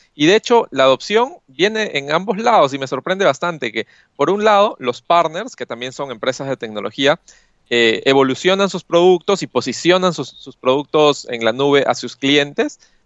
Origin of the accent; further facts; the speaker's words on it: Pucallpa, Ucayali, Peru; now in Lima, Peru; yo estoy basado en Perú. Yo soy originalmente no de Lima, sino de Pucallpa, una pequeña ciudad en la parte del Amazonas, de la Amazonía peruana. Vivo en Lima ya hace un buen tiempo